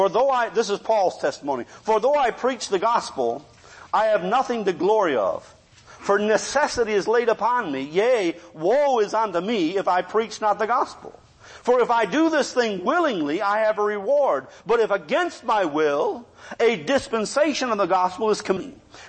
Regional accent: Michigan, United States; You know, I come from Michigan. You don't give hugs in Michigan.

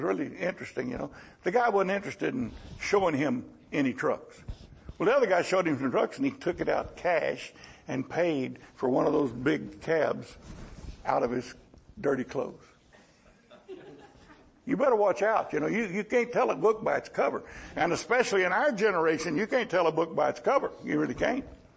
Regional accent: United States; You know, I'm an American, a free-born American. I never honored a king in my life.

